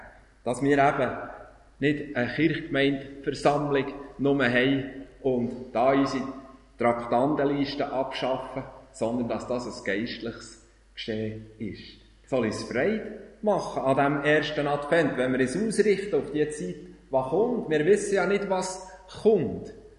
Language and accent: German; Bern, Switzerland; Und da, weit da in der Brienzersee und mein Heimatdorf.